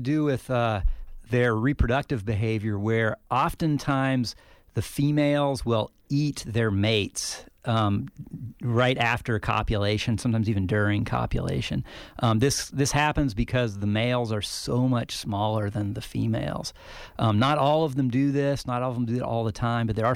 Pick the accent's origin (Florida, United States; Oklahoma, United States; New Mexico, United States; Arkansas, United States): New Mexico, United States; Las Cruces; where I grew up in New Mexico, in my backyard in Las Cruces, I could probably find a couple of dozen black widows